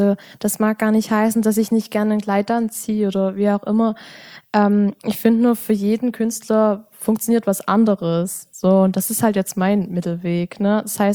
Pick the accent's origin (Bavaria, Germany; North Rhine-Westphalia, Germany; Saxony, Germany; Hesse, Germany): Saxony, Germany; Genau, so ist es bei uns im Erzgebirge.